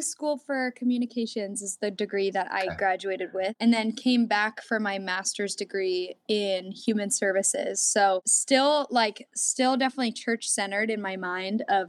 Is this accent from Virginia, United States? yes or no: no; New York, United States; now in Lakeland, United States; I grew up in Long Island, New York. And so I was at that church my whole life and then came to Lakeland, Florida